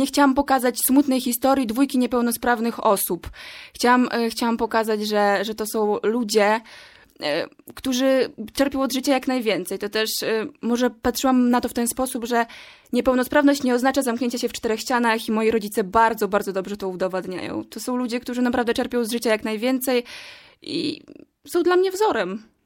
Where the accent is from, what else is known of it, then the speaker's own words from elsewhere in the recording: Podlaskie Voivodeship, Poland; bo ja pochodzę z Podlasia, więc tak naprawdę miałam jedną możliwość pojechania do domu